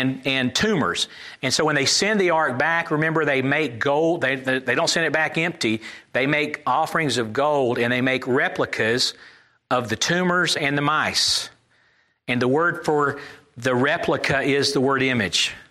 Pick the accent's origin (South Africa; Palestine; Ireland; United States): United States; Connecticut; I'm somebody from Connecticut.